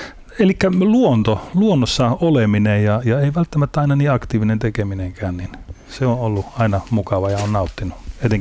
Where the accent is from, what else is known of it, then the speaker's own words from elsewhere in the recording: Makkola, South Savo, Finland; Ei, minä olen Makkolasta.